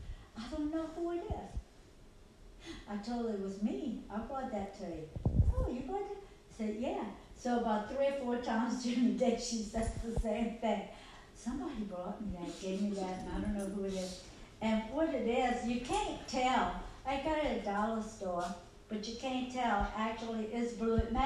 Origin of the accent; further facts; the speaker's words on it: Belrose, Louisiana, United States; also born or lived in Pankaville, Louisiana; I was born in Pankaville, Louisiana, at a little hospital called St. Elizabeth's. And I grew up on a plantation, and the name of it was Sweet Home Plantation. That was in Belrose, Louisiana.